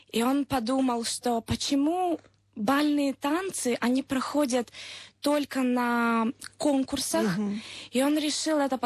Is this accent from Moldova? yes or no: yes; Chișinău, Moldova; moved away as an adult; now in Athens, Greece; Я из Кишинева, из Молдавии. Там я прожила до 18 лет. И потом я переехала в Грецию, в Афины.